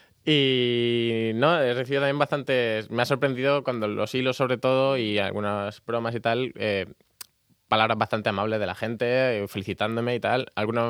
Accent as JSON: {"language": "Spanish", "town": "Murcia", "region": "Region of Murcia", "country": "Spain", "said": "Y ¿tú de dónde eres? De Murcia."}